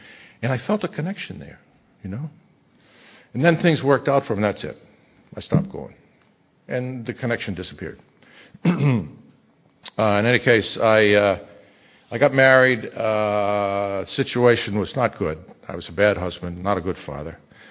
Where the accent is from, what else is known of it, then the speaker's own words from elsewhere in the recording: New England, United States; And I grew up in New England. I love to drive in snow.